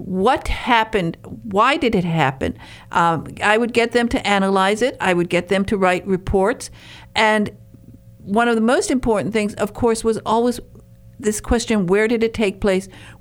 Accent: Detroit, Michigan, United States; and I come from Detroit. I lived in Detroit as a child, and we had one of the best libraries.

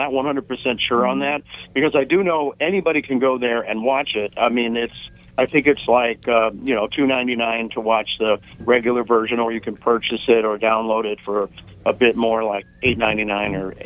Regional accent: Frankfort, Illinois, United States; Well, I'm actually from Frankfort, Illinois, which is approximately, I don't know, 10 or 15 miles south of Chicago.

